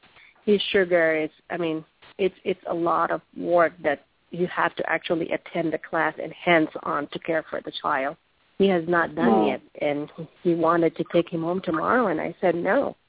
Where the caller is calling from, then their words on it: Albuquerque, New Mexico, United States; from Albuquerque, New Mexico.